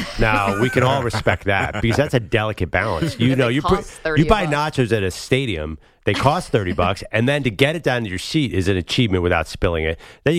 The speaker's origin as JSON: {"language": "English", "town": "Philadelphia", "region": "Pennsylvania", "country": "United States", "tie": "born or raised there", "said": "And maybe it's because I grew up in Philly, but trust me, this is not, like, you think fans are so much better behaved now than they were 30 years ago."}